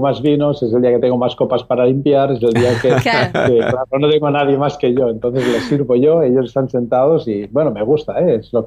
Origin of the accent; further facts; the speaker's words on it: Catalonia, Spain; venimos del Valle del Llémena, una zona de agrícola, ganadera, a 20 kilómetros del centro de Girona, pero una valle recóndita